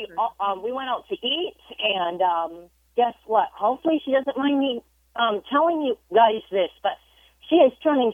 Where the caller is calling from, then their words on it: Everett, Michigan, United States; I'm actually calling from about 2,000 miles east from Vancouver. I'm actually calling from a small town called Everett, Michigan.